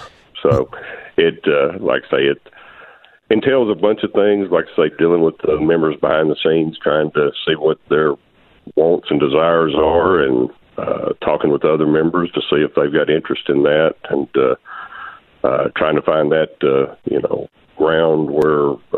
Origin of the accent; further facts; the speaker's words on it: Texarkana, United States; Yes, I am from Texarkana. Have lived there most of my life. I'd actually lived in Ashdown, a little city outside of Texarkana, a few miles for a while, but grew up in Texarkana. My family had a farm.